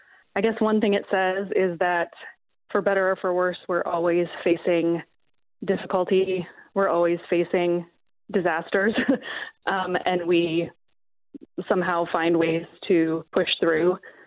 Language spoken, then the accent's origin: English; Port Angeles, Washington, United States; Yeah, well, I grew up on the Olympic Peninsula of Washington State in the town of Port Angeles